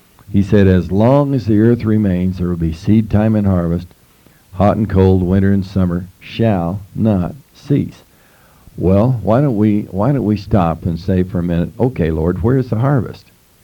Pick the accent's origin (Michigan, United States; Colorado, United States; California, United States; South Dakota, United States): Colorado, United States; Durango; born there; I was born in Durango, Colorado, not very far from the Cliff Dwellers.